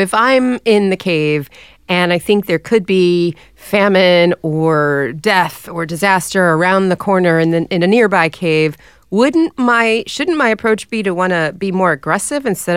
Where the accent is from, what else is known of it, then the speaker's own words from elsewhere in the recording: New York, United States; So I have a thing where I'm a New Yorker, and I think we get a bad rap for being not kind.